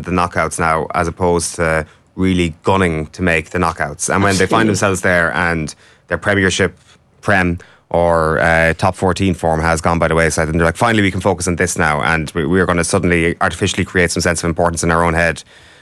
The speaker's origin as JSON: {"language": "English", "country": "Ireland", "said": "even though I've just said that we maybe care a little bit too much as Irish people about this competition"}